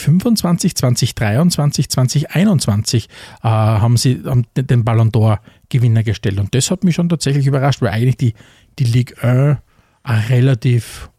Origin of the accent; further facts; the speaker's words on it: Austria; Also bei uns in Österreich, wie gesagt, wir lachen immer wieder drüber